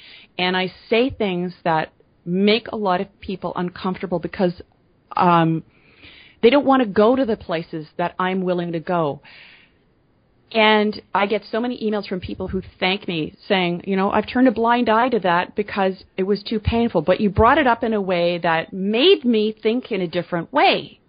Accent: Canada; I'm Canadian, but I'm not French Canadian

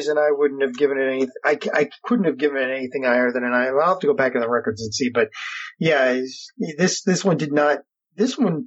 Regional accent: Philadelphia, Pennsylvania, United States; we're both from Philly.

